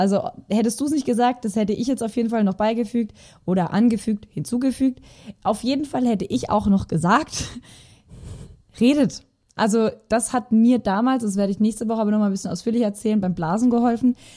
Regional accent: Germany; born there; Ich schwöre, ich bin wirklich gebürtig Deutsch

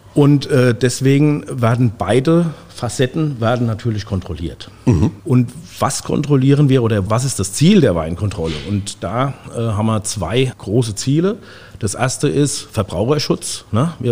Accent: Guntersblum, Rhineland-Palatinate, Germany; Ja, also wie gesagt, aufgewachsen in Guntersblum, dann Abitur gemacht in Oppenheim

